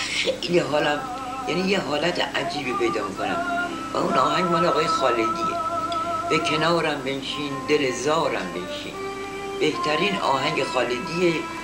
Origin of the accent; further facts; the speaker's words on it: North Iran, Iran; هر وقت میرم شمال از اون خیابون کوچه‌ای که من به دنیا اومدم از اون رد میشم